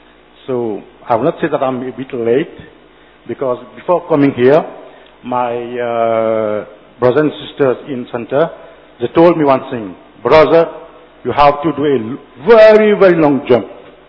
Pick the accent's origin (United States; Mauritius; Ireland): Mauritius; from Mauritius.